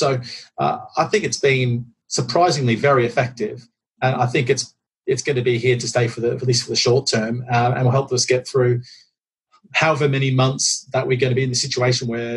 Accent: Australia; me being an Aussie, I've been calling people in Australia.

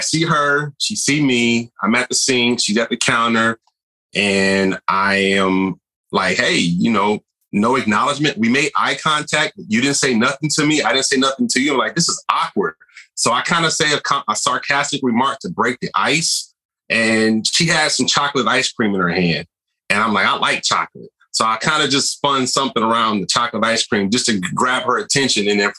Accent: Ohio, United States; I grew up in Ohio and I am an engineer by trade. So growing up in Ohio, I was destined to be a part of the big three.

